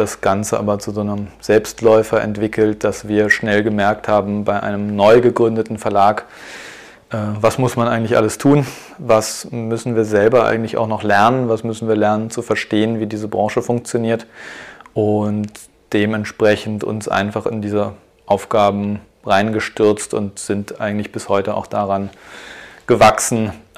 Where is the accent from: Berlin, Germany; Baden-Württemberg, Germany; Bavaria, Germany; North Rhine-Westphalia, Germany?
Berlin, Germany; moved away as an adult; now in Vienna, Austria; Ich bin ursprünglich aus Berlin und als ich nach Wien gezogen bin